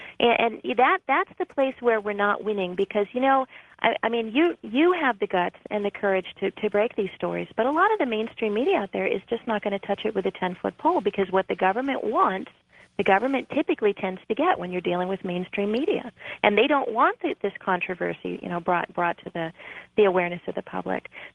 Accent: New Hampshire, United States; Dozens more, including my home state here of New Hampshire, already have bills in the works

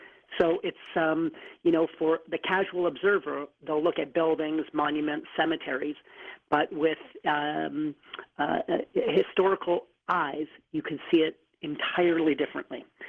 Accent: Winnipeg, Manitoba, Canada; It was in my hometown of Winnipeg

